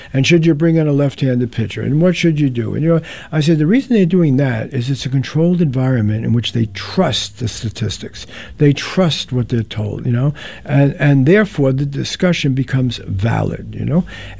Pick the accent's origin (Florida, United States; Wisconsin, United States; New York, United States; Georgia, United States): New York, United States; Bronx; but I grew up in the Bronx with public schools.